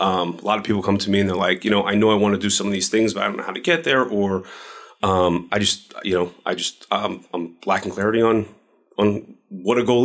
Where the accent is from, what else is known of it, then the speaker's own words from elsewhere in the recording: New York, United States; moved away as an adult; now in Austin, United States; I'm originally from New York. So I was a real estate broker for 10 years. When I was 32, I decided, you know what? I want to change. I was tired of the cold weather. Picked up my stuff and moved to Austin, Texas.